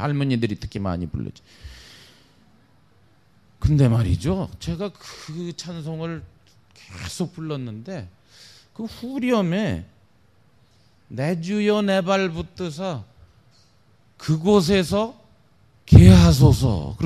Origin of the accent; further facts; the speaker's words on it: Chungcheong, South Korea; 전 충청도 사람이라 빨리 얘기할 줄은 몰라요.